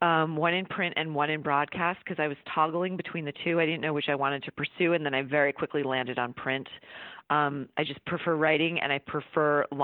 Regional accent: New York, United States; I grew up on Long Island, and I knew I wanted to go to school in New York City

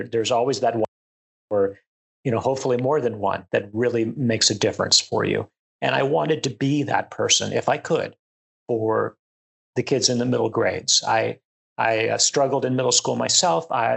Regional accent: San Antonio, Texas, United States; set in modern Texas, San Antonio, which is my hometown.

